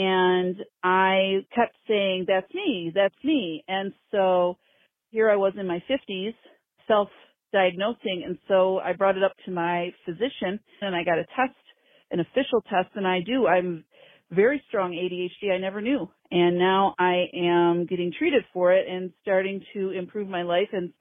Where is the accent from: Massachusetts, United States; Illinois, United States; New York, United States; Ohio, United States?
New York, United States; Buffalo; I'm from Buffalo, New York.